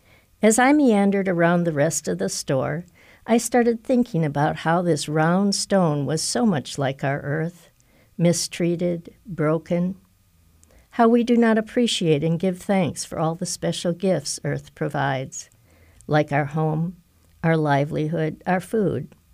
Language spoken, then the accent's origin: English; Wisconsin, United States; My home state of Wisconsin has some of the biggest farm markets in the United States.